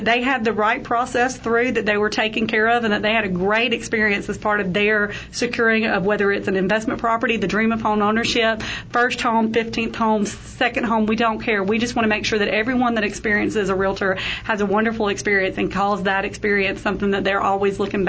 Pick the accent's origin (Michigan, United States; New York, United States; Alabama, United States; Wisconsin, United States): Alabama, United States; Mobile; now in Prescott, United States; But, no, I'm definitely born and bred in Mobile, Alabama. I have lived there and stayed in Alabama all through college